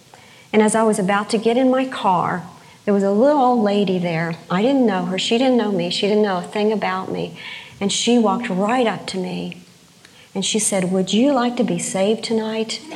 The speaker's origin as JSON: {"language": "English", "region": "West Virginia", "country": "United States", "tie": "born or raised there", "said": "When I grew up in West Virginia, I remember my bedroom so well that I spent hours and hours in."}